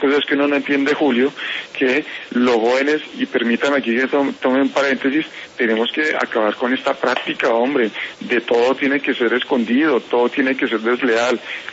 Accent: Colombia

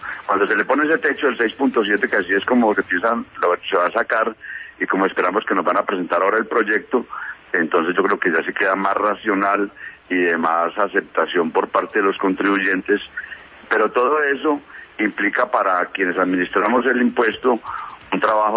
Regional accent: Jericó, Colombia; porque yo también soy de Jericó casualmente

